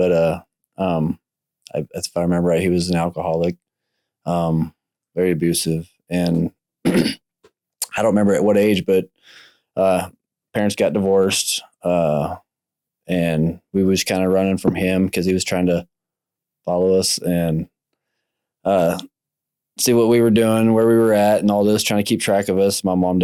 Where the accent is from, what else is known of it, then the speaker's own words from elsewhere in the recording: South Dakota, United States; born there; We grew up in, and I was born in South Dakota, and we kind of just bounced around, moved from here to there